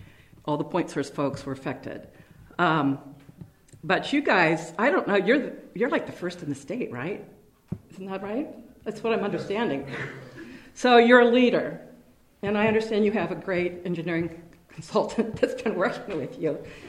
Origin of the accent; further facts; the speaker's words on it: Des Moines, Iowa, United States; because I'm from Des Moines, and I know how our system works